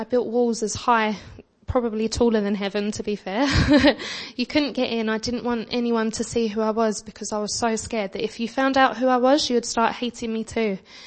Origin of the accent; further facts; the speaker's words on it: East of England, United Kingdom; I'm a girl from Essex with a sewing addiction.